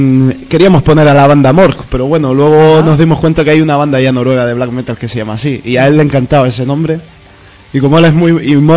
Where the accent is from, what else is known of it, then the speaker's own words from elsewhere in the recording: Canary Islands, Spain; Lo que la antigua mitología guanche. Ajá. De mi tierra.